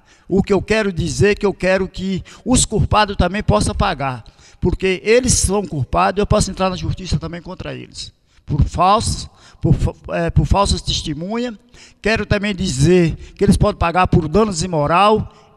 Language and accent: Portuguese; Parateca, Bahia, Brazil; born there; Sempre morei. Nasci em Parateca. Eu nasci em Parateca, foi... Às vezes varia os dias, né? Mas segundo no meu registro, foi um dia de terça-feira, de 1955, Nasci residente de Parateca